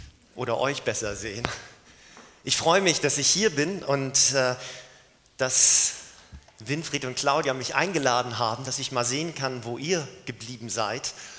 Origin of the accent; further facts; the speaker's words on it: Lübeck, Schleswig-Holstein, Germany; das ist die schönste Stadt der Welt, finde ich, weil ich davon herkomme, das ist ja ganz klar. Aber von Lübeck fährt man mit dem Fahrrad 20 Minuten bis zum Strand. Ich bin quasi am Strand aufgewachsen